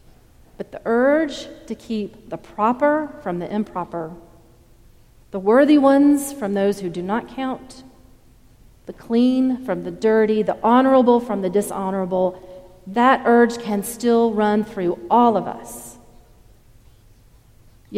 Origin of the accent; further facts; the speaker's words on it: the South, United States; I grew up in the South in a community whose economy for years was based on the textile industry and locally run cotton mills.